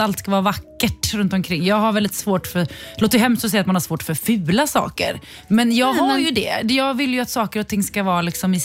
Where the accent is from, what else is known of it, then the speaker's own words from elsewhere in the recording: Kungsbacka, Halland County, Sweden; Kungsbacka är ju aldrig någon som har brytt sig ett skit om vad jag gör.